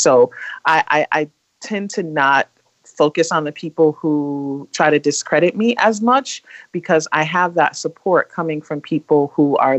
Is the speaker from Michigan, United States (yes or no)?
yes; Detroit, Michigan, United States; Like I'm from Detroit and Detroit, like we talk smack and I can go there.